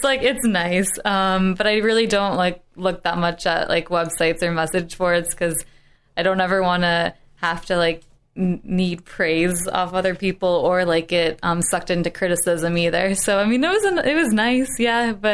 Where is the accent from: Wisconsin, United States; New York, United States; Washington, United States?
Wisconsin, United States; born there; I was born in Wisconsin.